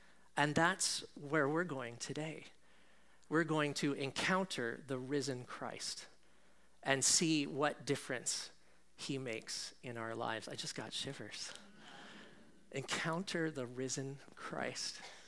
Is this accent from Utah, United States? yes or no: no; California, United States; I grew up in California. I moved here to go to Regent originally, and I fell in love with Marine View and with this city. But I grew up in California as a Presbyterian